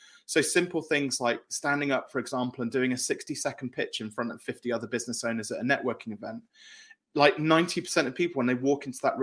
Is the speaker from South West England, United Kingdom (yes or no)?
yes; South West England, United Kingdom; accent: English; English. So I'm English. From the southwest of the UK.